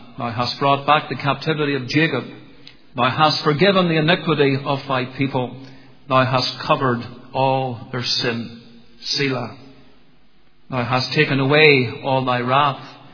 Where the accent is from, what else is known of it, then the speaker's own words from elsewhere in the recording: Portadown, Northern Ireland, United Kingdom; I grew up in Portadown as a young teenager thinking about this prayer often in the prayer meetings of our church.